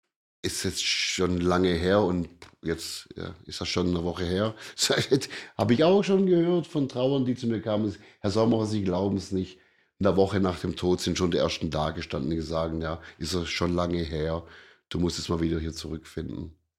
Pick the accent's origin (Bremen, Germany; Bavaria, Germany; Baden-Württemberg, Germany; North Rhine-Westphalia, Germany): Baden-Württemberg, Germany; Ein Schwabe, da wo ich herkomme, würde sagen, jetzt halt einfach mal dein blödes Maul.